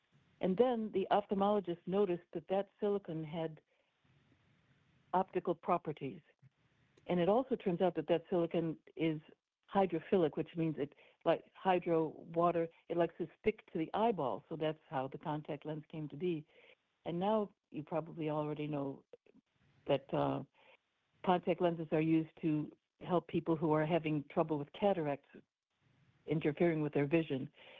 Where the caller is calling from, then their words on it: Fort Myers, Florida, United States; I'm speaking from Fort Myers, Florida.